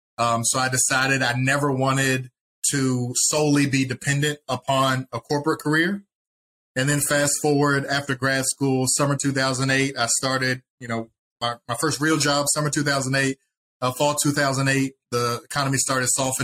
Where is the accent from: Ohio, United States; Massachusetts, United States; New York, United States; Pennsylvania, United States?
Ohio, United States; Dayton; now in Columbus, United States; So I grew up in Dayton, Ohio, about an hour and a half up the road. Did my K through 12 education there.